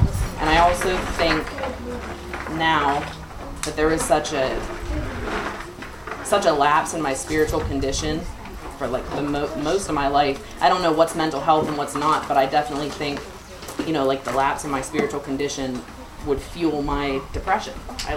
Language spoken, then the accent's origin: English; Johnstown, United States; I was born and raised in Johnstown, which is where my home group is now.